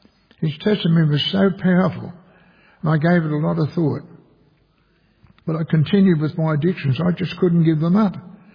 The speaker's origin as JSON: {"language": "English", "town": "Randwick", "region": "New South Wales", "country": "Australia", "tie": "born or raised there", "said": "I was born at Ramwick in Sydney until I was 14 years of age."}